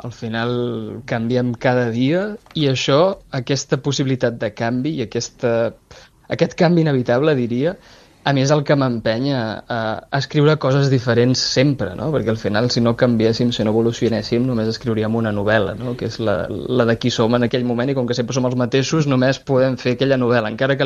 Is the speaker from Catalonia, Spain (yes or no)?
yes; Navàs, Catalonia, Spain; gran en un poble a l'interior de Catalunya, i aquí el meu referent lingüístic van ser les persones grans del meu poble, que és Navàs.